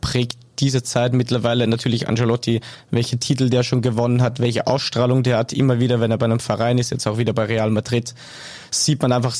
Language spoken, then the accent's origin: German; Salzburg, Austria; Also bei mir heißt es kleine Städtchen Saalfelden am Steinenmeer.